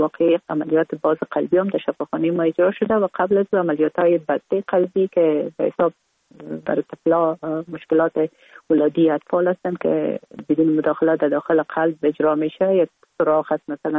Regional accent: Kabul, Afghanistan; born or raised there

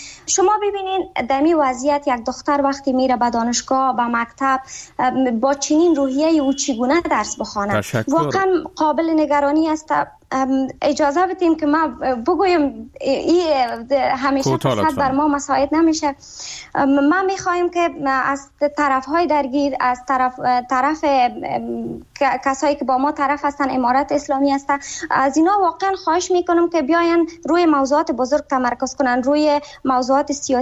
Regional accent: Afghanistan; من حیث یک بانوی افغانستان که در کشور خودم بزرگ شدم، درس خواندم و یا همونجا سالها تحصیل کردم، کار کردم

